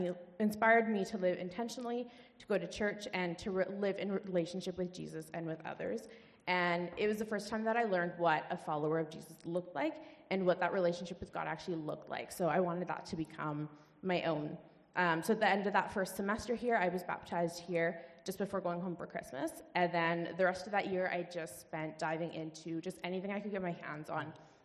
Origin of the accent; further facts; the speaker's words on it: Langley, British Columbia, Canada; now in Prince George, Canada; I'm not originally from Prince George. I grew up in Langley. I grew up in a Christian household